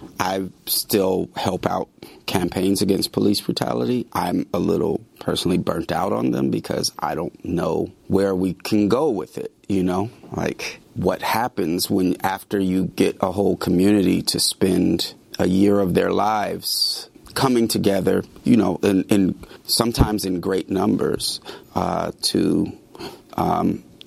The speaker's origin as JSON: {"language": "English", "town": "Oakland", "region": "California", "country": "United States", "said": "I come from Oakland, so I'm going to write about what I know."}